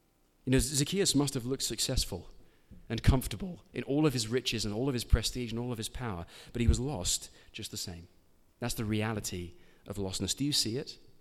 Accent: England, United Kingdom; Now, I'm from England. Inviting yourself over somewhere is not okay. It is a social faux pas.

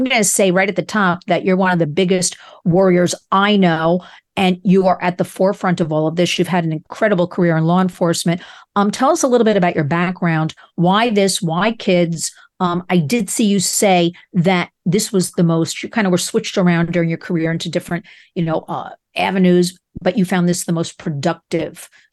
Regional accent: New Jersey, United States; John spent 25 years in the New Jersey State Police, my home state

